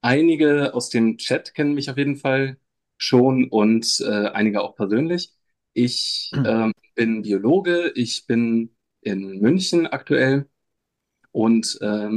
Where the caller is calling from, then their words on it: Stellenbosch, Western Cape, South Africa; ich habe mich tatsächlich aus Stellenbosch zugeschaltet, weil ich da gerade so eine Art Sabbatical mache.